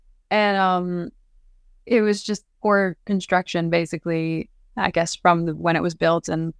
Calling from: Los Angeles, California, United States; I'm a little nomadic, but I'm calling in from LA. I live in Canada. I have a home in Toronto

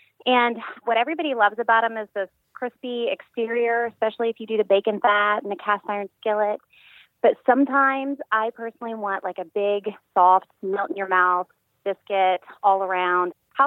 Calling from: Tampa, Florida, United States; I'm calling from Tampa Bay.

